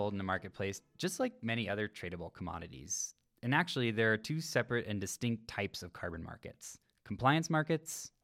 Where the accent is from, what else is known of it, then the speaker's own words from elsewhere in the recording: Seattle, Washington, United States; So I grew up in the Seattle area where we don't have oil drilling.